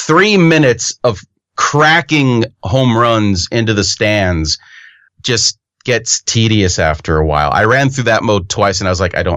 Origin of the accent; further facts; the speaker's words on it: Seattle, Washington, United States; I played the Mariners the entire time because I'm from Seattle and that's the kind of nerd I am today.